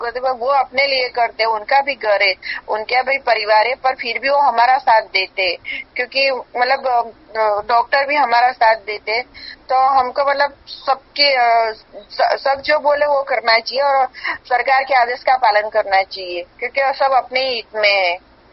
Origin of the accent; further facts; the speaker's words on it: Ahmedabad, Gujarat, India; अहमदाबाद से हूँ।